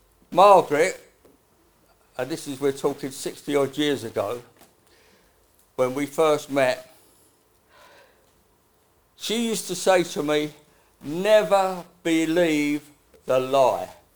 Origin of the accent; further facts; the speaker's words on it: East of England, United Kingdom; Not quite a Cockney, although my father was a Cockney, but I was born in Essex. So I'm an Essex boy, a wheeler dealer, you know what I mean, type of thing.